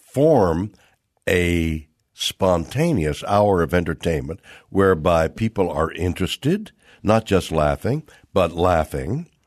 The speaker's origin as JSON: {"language": "English", "country": "Canada", "said": "I'm a Canadian. I'm here. I have an opinion."}